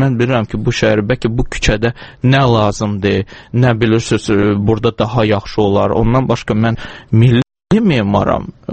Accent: Baku, Azerbaijan; born there; Axı, mən bu Bakıda anadan olmuşam, bu mənim şəhərim. Deyim, mənim ölkəmdir.

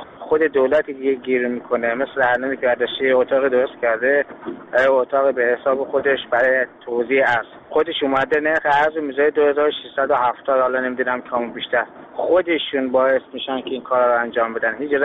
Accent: Iran; now in Dubai, United Arab Emirates; من یک تاجر هستم که از ایران اومدم دبی برای تجارت.

